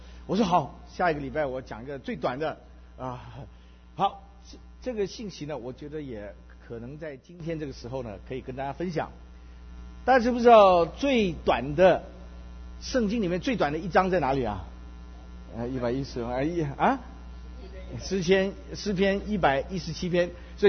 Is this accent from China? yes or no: no; Taiwan; now in United States; 我生长在台湾，我的老家是上海，81年移民美国，也在美国念书